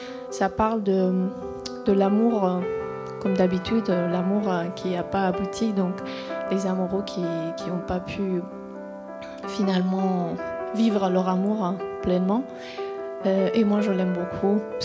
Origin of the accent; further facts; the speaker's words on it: Iran; now in France; en tant que kurde iranien, je viens du nord-est de l'Iran. Donc, cette minorité a été transplantée dans la région il y a 5 siècles.